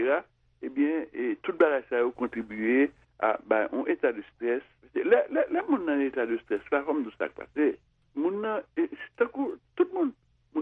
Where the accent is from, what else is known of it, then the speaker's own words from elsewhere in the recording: Haiti; je suis dans le pays caribéen, c'est-à-dire que je suis haïtien